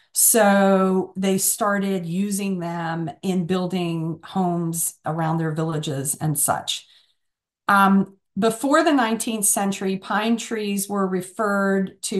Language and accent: English; the South, United States; I grew up in the South and constantly climbing pine trees.